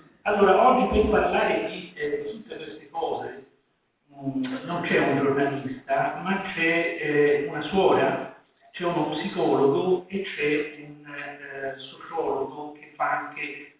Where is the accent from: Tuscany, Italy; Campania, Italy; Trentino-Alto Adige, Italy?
Tuscany, Italy; San Marcello Pistoiese; io sono nata a San Marcello Togliese e le scuole medie inferiori le avevo fatte su a San Marcello. Poi scuole superiori, andai a Pistoia, fece le magistrali